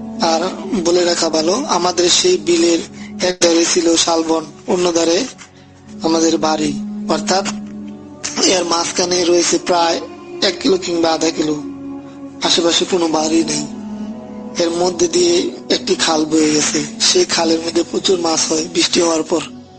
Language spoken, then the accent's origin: Bangla; Kapasia, Dhaka Division, Bangladesh; moved away; আমার দেশের বাড়ি গাজীপুর জেলার কাপাসিয়া থানা। আপনারা হয়তো জানেন রাসেল ভাই, কাপাসিয়ায় গাজীপুরে প্রচুর শালবন